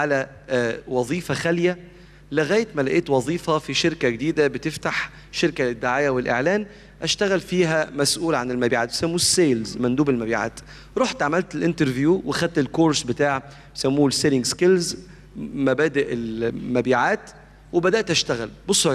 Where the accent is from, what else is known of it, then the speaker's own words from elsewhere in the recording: Egypt; وكان ساعتها الاستاذ عمرو خالد بدا يدي دروس عندنا في مصر